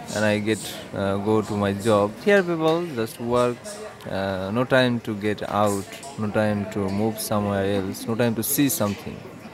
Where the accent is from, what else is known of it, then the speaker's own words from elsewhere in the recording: Saraspur, Khulna Division, Bangladesh; English is a second language; I'm come from Bangladesh and my address is Khulna, Bagerhat, Mullahat, Saraspur. Saraspur is my village. Nice village.